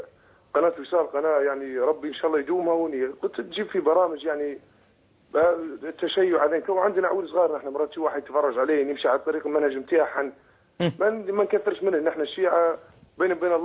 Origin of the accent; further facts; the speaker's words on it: Libya; نحن الحمد لله يعني عندنا في ليبيا